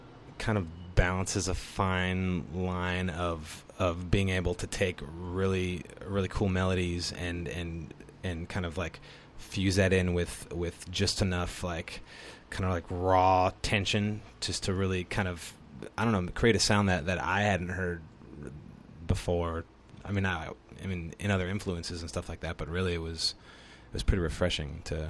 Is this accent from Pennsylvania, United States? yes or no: no; California, United States; I used to do theater and stuff like that, and I'm from the Bay Area, so that's pretty much what I was doing up until like, you know, 22, 23, and then I kind of got sick of it and moved here